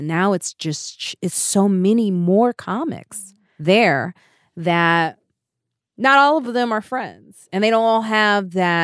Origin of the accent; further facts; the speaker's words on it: Highland Park, Illinois, United States; also born or lived in Chicago; now in New York, United States; Highland Park, Illinois, then Chicago South Side, then South Suburbs. So I grew up, like, I had a lot of transitions